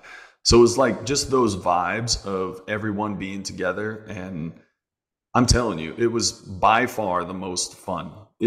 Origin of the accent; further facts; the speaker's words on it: Arizona, United States; Like I grew up in Arizona with Alan Gordon.